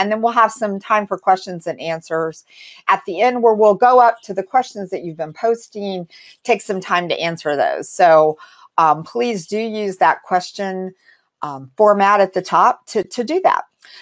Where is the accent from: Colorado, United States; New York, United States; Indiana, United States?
Indiana, United States; I come from Indiana, where I live, and I was working at the Department of Ed there.